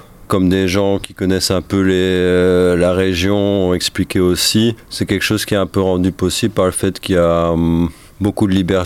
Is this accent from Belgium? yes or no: yes; Belgium; je vais parler de la Belgique vu que je suis belge